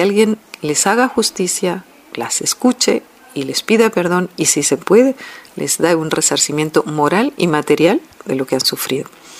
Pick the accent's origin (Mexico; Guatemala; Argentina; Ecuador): Guatemala; yo como guatemalteca y como persona implicada en que se haga justicia y que se sepa la verdad en nuestro país